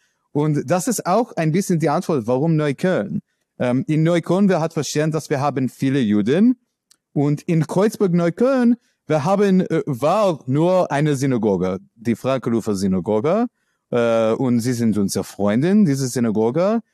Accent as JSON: {"language": "German", "region": "New York", "country": "United States", "second_language": "German", "lives_now": "Berlin, Germany", "said": "Okay, ich komme aus New York, ja."}